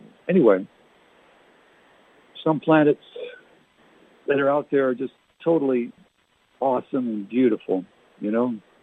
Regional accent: New Brunswick, Canada; We used to play in Canada growing up in New Brunswick.

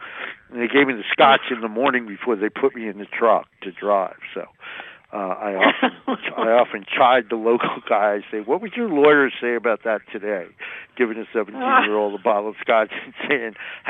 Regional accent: New Jersey, United States; But I'm from North New Jersey, which obviously you know, right across the river from Manhattan.

